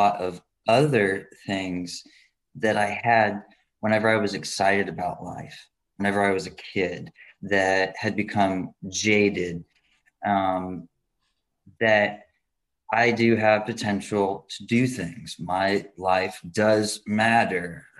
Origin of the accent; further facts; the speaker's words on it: Scotland, United Kingdom; Must be because I'm Scottish or something.